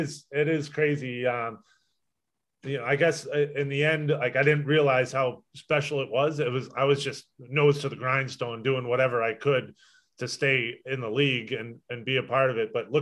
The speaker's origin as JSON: {"language": "English", "town": "Boston", "region": "Massachusetts", "country": "United States", "tie": "born or raised there", "said": "You imagine that, growing up in Boston and having Ray Bourque be my first partner."}